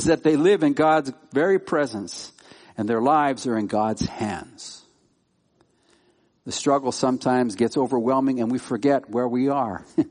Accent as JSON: {"language": "English", "town": "Calgary", "region": "Alberta", "country": "Canada", "tie": "born or raised there", "said": "I grew up in Calgary, Alberta, the home of the Calgary Stampede."}